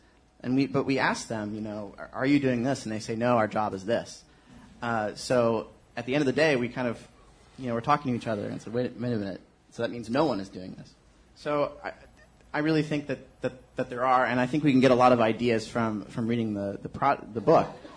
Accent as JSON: {"language": "English", "country": "United States", "said": "And I, as an American, was hit by a lot of confusion about U.S. policy, a lot of frustration."}